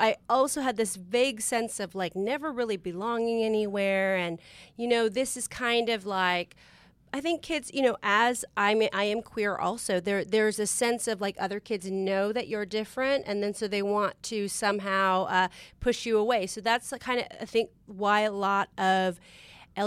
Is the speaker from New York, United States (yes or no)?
no; San Francisco, California, United States; Yes, it was a gay bookstore in San Francisco on Polk Street in the 70s.